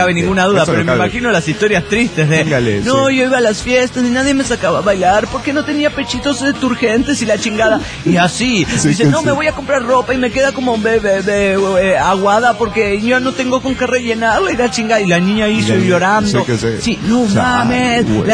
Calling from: Mexico City, Mexico; del DF Mexicano.

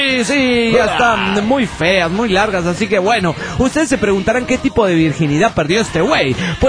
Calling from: Turmero, Aragua, Venezuela; de Turmero, Venezuela.

